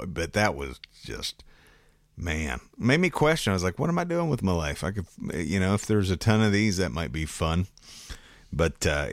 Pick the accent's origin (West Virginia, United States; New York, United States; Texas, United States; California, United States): West Virginia, United States; from West by God, Virginia.